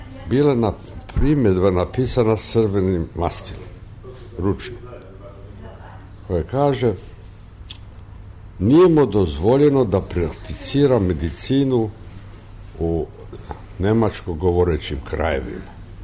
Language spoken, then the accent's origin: Serbian; Prizren, Kosovo; born there; Ja sam rođen u Prizrenu. Moj otac je bio lekar, ja rođen je bio opštinski lekar, prizrenski